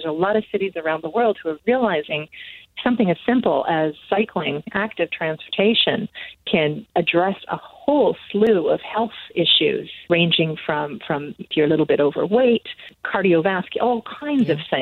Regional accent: Canada; now in Finland; I grew up, I've lived several places, but I grew up predominantly in Canada

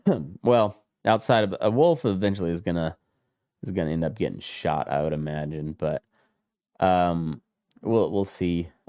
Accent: Colorado, United States; we've got a lot of drama surrounding the wolf reintroduction in my home state of Colorado.

